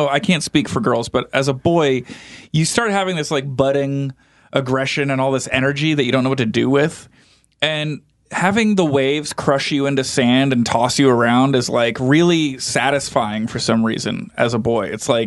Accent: San Francisco, California, United States; We grew up at this point, we were living in San Francisco, me and our side of the family.

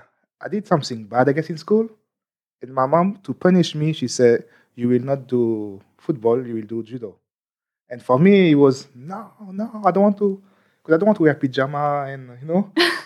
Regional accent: Marseille, Provence-Alpes-Côte d'Azur, France; English is a second language; also born or lived in Paris; So I'm born in France. I was born in France, near Paris area. But I moved to Marseille. So pretty much I'm born in Marseille. Because I was like 1 week old when I moved to Marseille.

